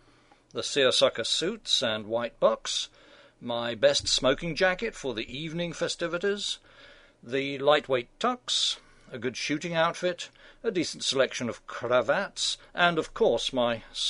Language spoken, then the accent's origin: English; England, United Kingdom; Here are the beautiful … formerly of my hometown in England.